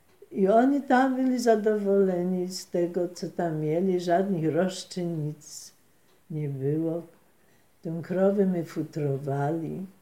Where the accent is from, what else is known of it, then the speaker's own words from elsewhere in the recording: Silesian Voivodeship, Poland; przecież my tu Ślązacy są doma